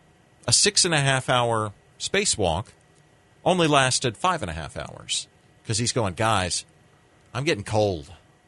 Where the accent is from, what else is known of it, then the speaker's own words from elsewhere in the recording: United States; it's just, I find it personally insulting, as an American, that our astronauts have to hitch a ride with the Russians to get to space.